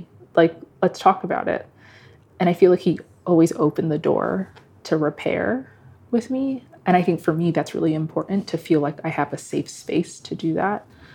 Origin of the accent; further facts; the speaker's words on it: Nigeria; now in United States; yes, Yoruba. So I would actually say I am more Nigerian in that sense.